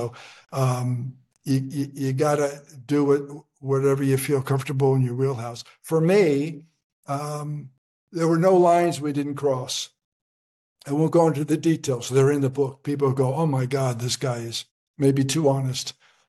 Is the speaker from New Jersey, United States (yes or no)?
yes; New Jersey, United States; both of my parents were very independent, and they raised six really independent people, and we're from Jersey.